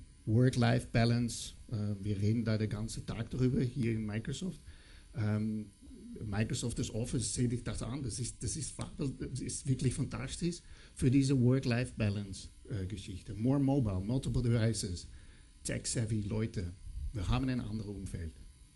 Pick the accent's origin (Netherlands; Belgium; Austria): Netherlands; German is a second language; now in Germany; Ich komme aus den Niederlanden, deshalb mein wienerischer Aussprache ist ein bisschen